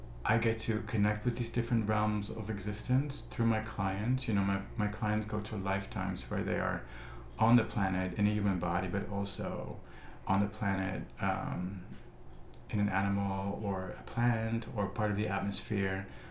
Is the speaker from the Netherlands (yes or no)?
yes; Netherlands; So as a kid, you know, growing up in the Netherlands, I always thought there was more to life than just a physical reality.